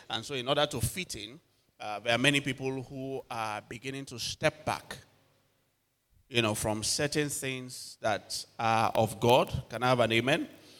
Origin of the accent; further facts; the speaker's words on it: Lagos, Nigeria; but I'm from Lagos.